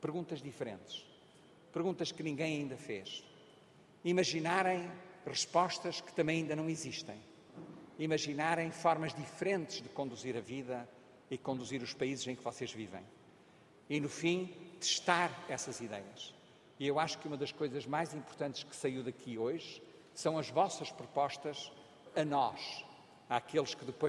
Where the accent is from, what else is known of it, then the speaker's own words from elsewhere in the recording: Mozambique; Eu nasci, cresci em Moçambique, cresci numa ditadura.